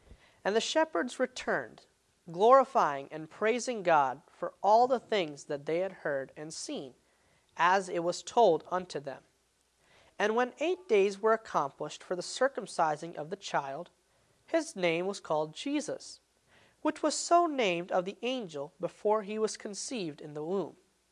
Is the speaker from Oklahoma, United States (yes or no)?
no; Grand Rapids, Michigan, United States; now in Slidell, United States; I am originally from Grand Rapids, Michigan, and I'm currently living in Slidell, Louisiana.